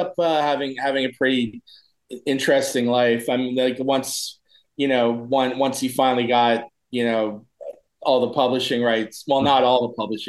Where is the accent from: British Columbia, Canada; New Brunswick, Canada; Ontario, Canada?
Ontario, Canada; being growing up near Toronto, there was always huge